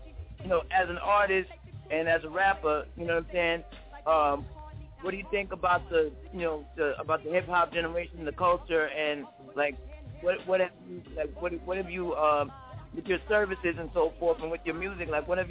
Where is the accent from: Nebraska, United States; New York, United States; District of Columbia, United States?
New York, United States; Brooklyn; I'm from Brooklyn, New York, Crown Heights.